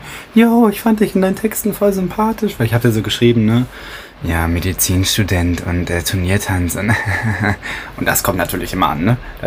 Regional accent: Bochum, North Rhine-Westphalia, Germany; born there; also ich wurde in Bochum geboren.

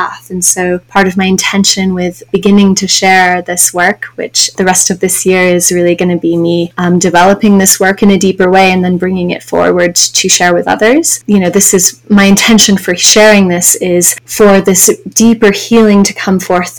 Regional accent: England, United Kingdom; now in United States; So I spent a good portion of my childhood in England, growing up in England.

